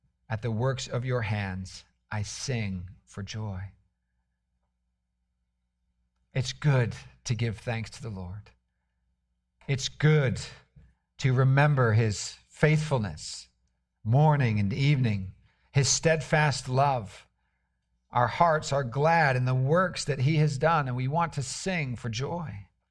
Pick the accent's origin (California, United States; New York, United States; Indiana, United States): California, United States; You know, growing up in Northern California, we used to say that you can just throw seeds of rose bushes out onto the soil and weeks later there'll be beautiful rose bushes that have grown up.